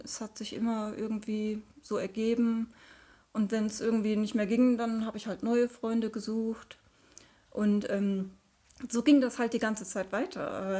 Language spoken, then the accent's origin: German; Duisburg, North Rhine-Westphalia, Germany; Ich komme aus Duisburg, bin 53 Jahre alt